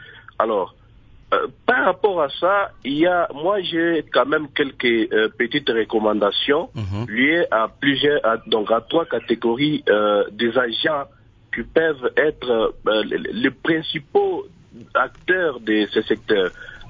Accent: DR Congo; ici, chez nous, en RDC.

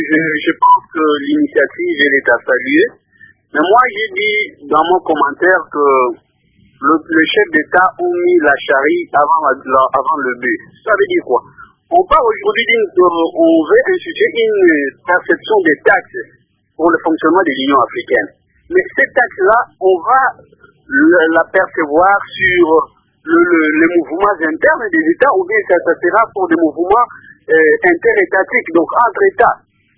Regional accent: DR Congo

